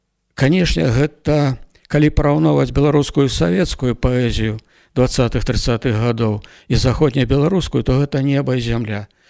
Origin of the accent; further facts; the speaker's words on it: Minsk Region, Belarus; born there; Да, я нарадзіўся ў Любанскім раёне на Мінчыне